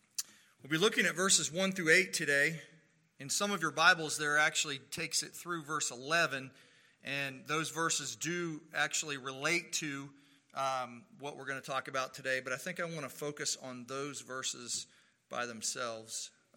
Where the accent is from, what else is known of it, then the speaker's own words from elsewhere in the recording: United States; I am a true-blooded American. I am not British in any sense of the term.